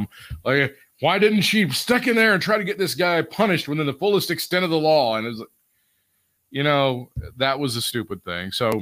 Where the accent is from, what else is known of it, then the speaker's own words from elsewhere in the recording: the Carolinas, United States; You and I, our entire lives growing up in the Carolinas, really, when we thought about wrestling